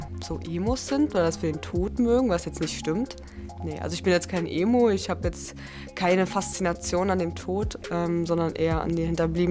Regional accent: Berlin, Germany; Ich bin 21 Jahre alt. Ich komme aus Berlin

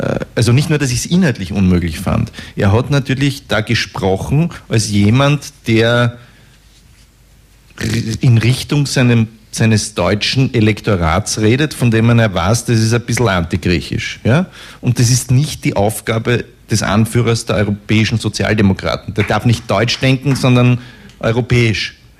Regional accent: Austria; Ich bin ein Österreicher und beobachte das aus der Ferne

